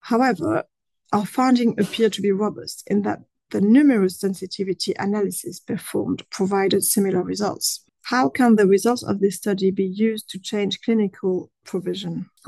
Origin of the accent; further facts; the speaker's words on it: Caen, Normandy, France; from France in Caen.